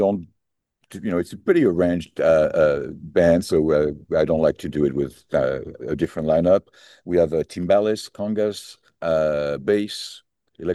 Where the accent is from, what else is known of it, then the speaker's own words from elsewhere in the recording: Paris, Île-de-France, France; now in New York, United States; I grew up in Paris, which is not very close to South America in any way, but I grew up listening to a combination of punk and salsa and Latin music in general.